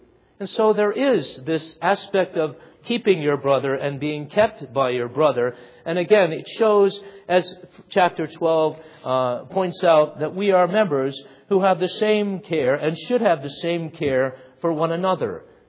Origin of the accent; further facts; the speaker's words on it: United States; Let's not just think here that we're, because we're American and that we're so independent of one another